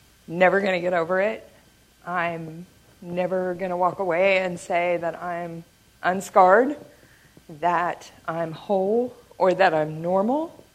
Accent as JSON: {"language": "English", "region": "Indiana", "country": "United States", "lives_now": "Chicago, United States", "said": "the differences I've made in Chicago, I want to take back to my home state. So I am working on raising the funds so that I can go work at the Wrongful Conviction Clinic in Indianapolis."}